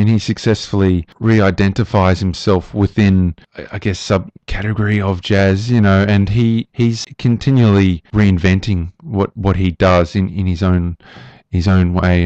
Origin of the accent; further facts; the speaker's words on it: Australia; being an Australian jazz artist means that we're actually somewhat removed from the jazz continuum